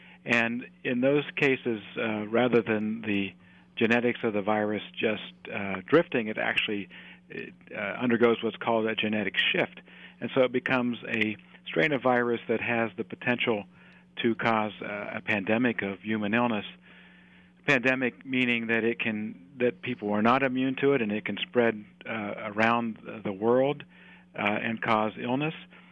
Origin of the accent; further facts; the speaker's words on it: Morgantown, West Virginia, United States; now in Corvallis, United States; I grew up in West Virginia in a town called Morgantown, and I went to medical school in West Virginia